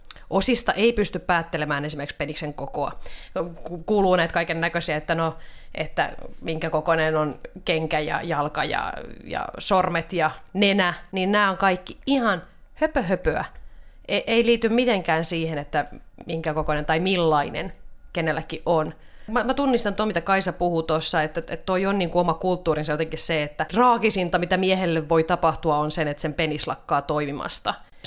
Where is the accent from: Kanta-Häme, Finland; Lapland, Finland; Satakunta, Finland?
Satakunta, Finland; Mä oon Satakunnasta.